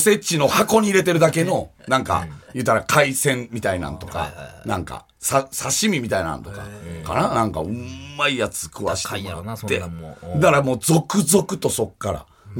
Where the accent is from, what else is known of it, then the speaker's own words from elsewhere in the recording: Hakodate, Hokkaido, Japan; 函館出身やから。